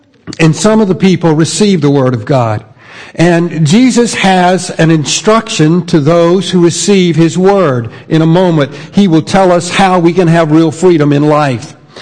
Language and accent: English; the South, United States; because I'd gone to church so much all my life, growing up in the Bible Belt.